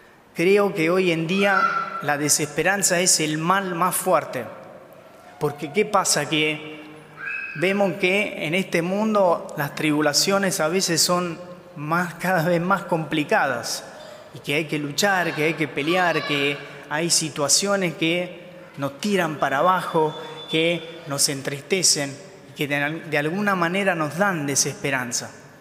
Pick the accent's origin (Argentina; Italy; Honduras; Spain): Italy; Spanish is a second language; si estoy a distancia ahora, yo que soy de Italia, mañana puedo llamar a mi familia